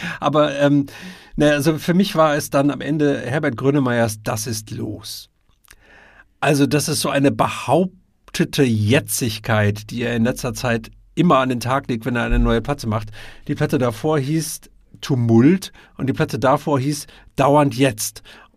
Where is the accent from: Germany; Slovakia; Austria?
Germany; North Rhine-Westphalia; ich bin ja Westfale und komme aus dem Münsterland oder aus der Nähe des Münsterlandes.